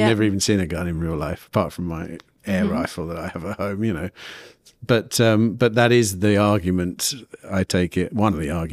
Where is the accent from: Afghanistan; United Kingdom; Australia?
United Kingdom; England; But as an English person, when I think about it, I'm happy that we don't have guns as well.